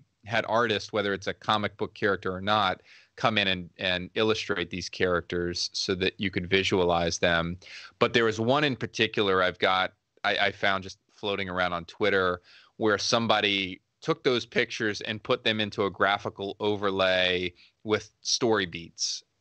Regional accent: North Carolina, United States; runs a comic book shop in my hometown in North Carolina.

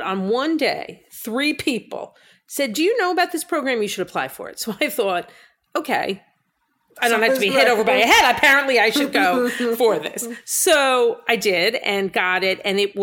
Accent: Long Island, New York, United States; And when I was a kid, I grew up on Long Island and there were little stables everywhere.

